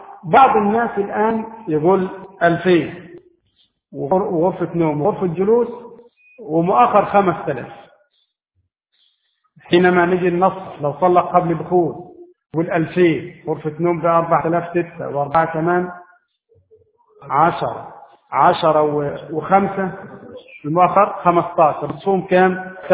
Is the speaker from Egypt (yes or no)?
yes; Egypt; الصداقة عندنا في مصر